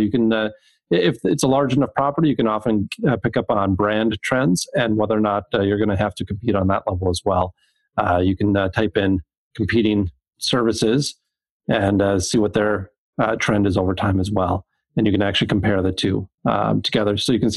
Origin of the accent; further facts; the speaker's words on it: Minnesota, United States; So even though I'm from Minnesota, I'm not a hockey player.